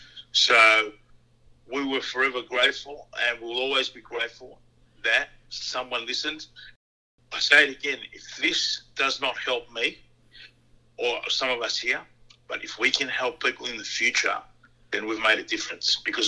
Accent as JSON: {"language": "English", "country": "Australia", "also_born_or_lived": "Tonga", "said": "growing up here, being here, you know, family here, everything I learned, I'm Australian made."}